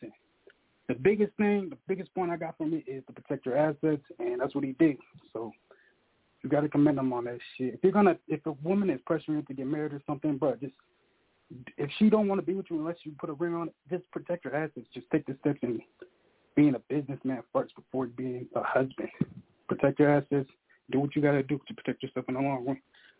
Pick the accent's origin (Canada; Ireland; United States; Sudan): Sudan; Khartoum; I'm from Khartoum, Sudan, too, bro.